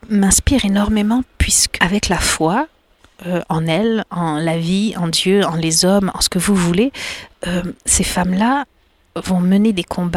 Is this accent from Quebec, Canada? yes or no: no; Bathurst, New Brunswick, Canada; Non, je suis du Canada anglophone. J'ai grandi en français dans un tout petit village qui s'appelle Bathurst, où il y a une majorité d'anglophones et où les francophones étaient un peu à l'écart.